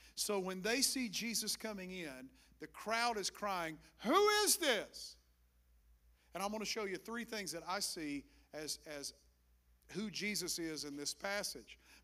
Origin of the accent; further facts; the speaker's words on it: Appalachia, United States; hey, I'm from the Appalachian Mountains, so I'm so far back in the holler.